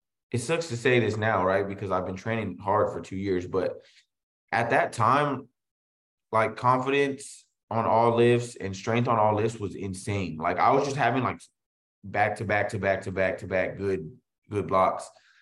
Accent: San Antonio, Texas, United States; San Antonio, Texas.

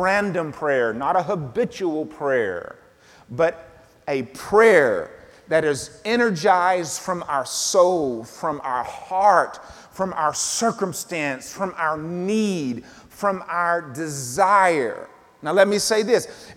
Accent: the South, United States; I come from the South where people preached with you a little bit.

